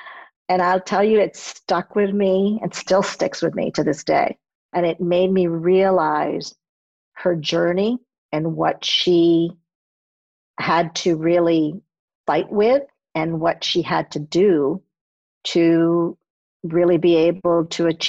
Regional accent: Puerto Rico; Haitian-born, French mother … German father … And I grew up in Puerto Rico.

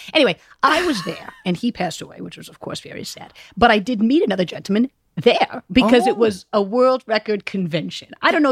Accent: Rowayton, Connecticut, United States; I'm from Rowayton, Connecticut.

